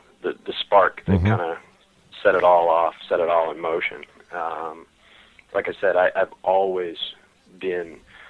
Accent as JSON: {"language": "English", "town": "Richmond", "region": "Virginia", "country": "United States", "tie": "born or raised there", "said": "I was born and raised in Richmond, and Virginia is an old state, and Richmond is a very old city. And I grew up in a very old neighborhood, a Victorian row house in downtown Richmond."}